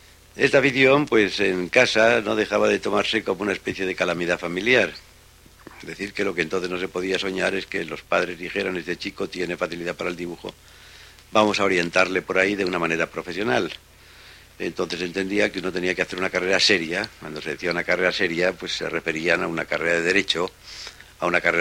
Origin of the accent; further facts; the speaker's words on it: Valladolid, Castile and León, Spain; born there; Yo nací aquí en Valladolid en 17 de octubre de 1920... en una casa que todavía está en pie milagrosamente